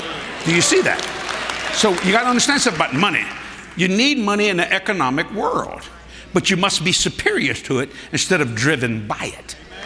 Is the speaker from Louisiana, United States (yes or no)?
yes; Louisiana, United States; I said, I'm a Cajun, brother Bishop Jakes. I might be black. I don't know. We marry anybody we could get our hands on.